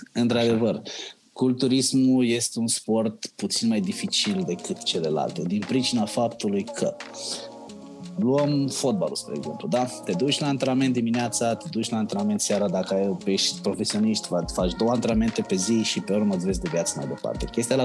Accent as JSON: {"language": "Romanian", "town": "Izvin", "region": "Timiș County", "country": "Romania", "said": "De acolo de unde sunt eu, din Izvin, că eu sunt din Izvin, din Timișoara, un satuleț lângă Izvin"}